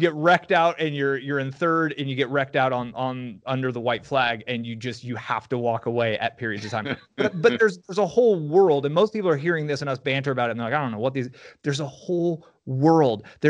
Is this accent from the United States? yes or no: yes; San Francisco, California, United States; I grew up in the San Francisco area, and boy, those tax bills, man, they just hit hard in that state, right?